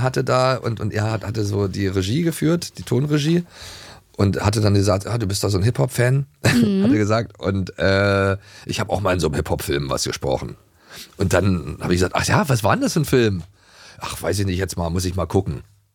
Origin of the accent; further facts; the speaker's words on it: East Germany, Germany; im DDR-Fernsehen, du weißt ja, wo ich herkomme.